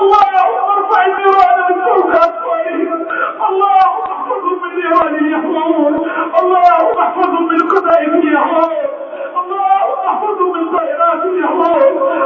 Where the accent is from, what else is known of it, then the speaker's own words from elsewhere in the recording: Egypt; بلدنا مصر